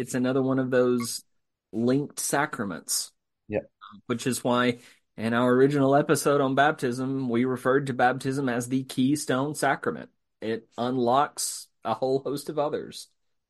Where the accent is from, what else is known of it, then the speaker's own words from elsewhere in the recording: England, United Kingdom; As an English guy, I find the tense of this being extremely fruitful for exploration.